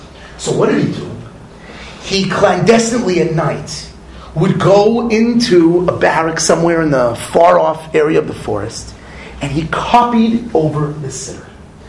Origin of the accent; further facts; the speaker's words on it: Los Angeles, California, United States; now in New Jersey, United States; Also, I grew up in Los Angeles, and I live in New Jersey.